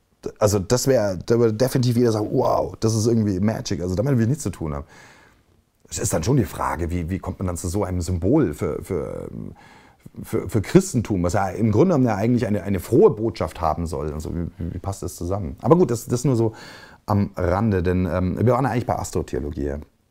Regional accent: Bavaria, Germany; ich komme ja aus Bayern und in Bayern siehst du das Kruzifix ganz oft, weil halt das katholisches Land und das ist Kultur.

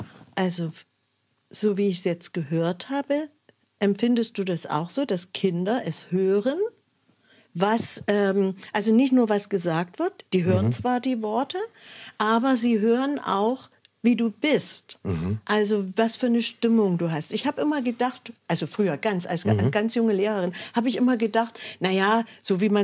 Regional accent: Saxony, Germany; now in Potsdam, Germany; ich komme ja aus Sachsen, also aus dem Vogtland

